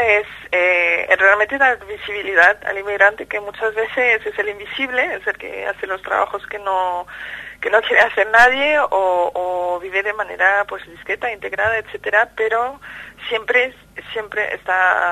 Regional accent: France; Spanish is a second language; yo personalmente me considero inmigrante, aunque a mí me llaman comunitaria porque soy francesa

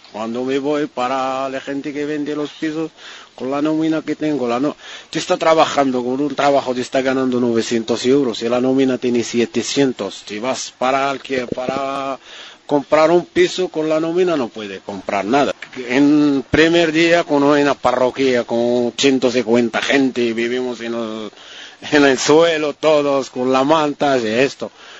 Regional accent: Morocco; Spanish is a second language; Soy marroquí, de verdad, estoy marroquí.

